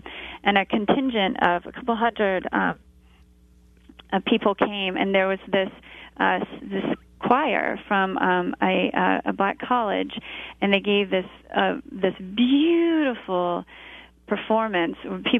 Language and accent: English; United States; let me just say, as an American, as a parent, thank you for teaching our children